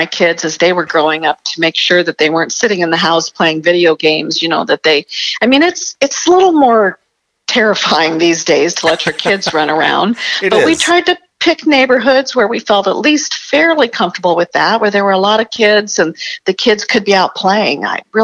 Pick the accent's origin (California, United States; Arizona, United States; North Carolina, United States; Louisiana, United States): Arizona, United States; Phoenix; Phoenix, Arizona. Still living there.